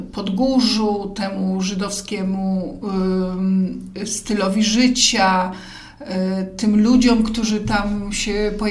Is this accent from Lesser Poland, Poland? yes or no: yes; Kraków, Lesser Poland, Poland; born there; Tak, ja krakuska z urodzenia.